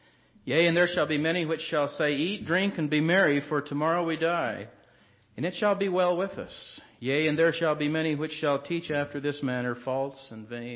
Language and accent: English; Arizona, United States; Even today, as you drive up and down the Gila River Valley in my hometown, careful observation reveals tons of earth, cable, steel, wire, and cement